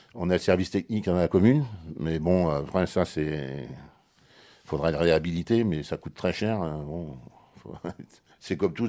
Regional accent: Crépy-en-Valois, Hauts-de-France, France; Je suis originaire de la région. Mes grands-parents habitaient à Assy-en-Mulsien depuis 1922. Enfin voilà, je suis né à Crépy-en-Valois.

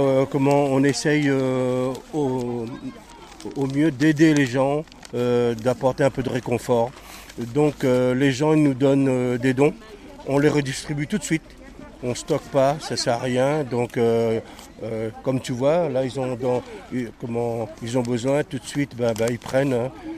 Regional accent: Hauts-de-France, France; comme moi je suis de l'Oise.

